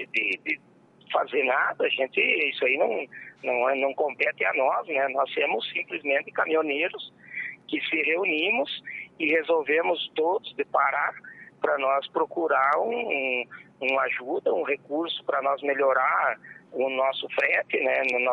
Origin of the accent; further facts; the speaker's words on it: Brazil; Só que nós somos brasileiros, né, gente?